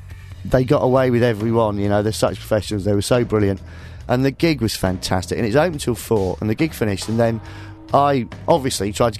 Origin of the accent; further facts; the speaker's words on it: London, United Kingdom; I was brought up in the East End